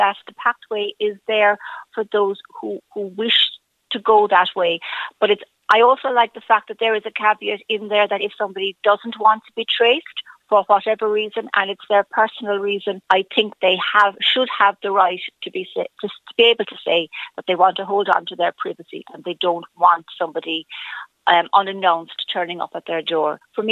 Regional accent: Cork, Munster, Ireland; born there; It says I was born in Dublin and I wasn't. I was born in Cork

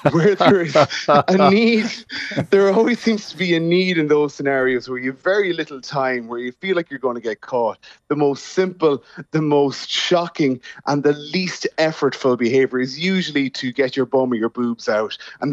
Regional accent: Ireland; as Irish people

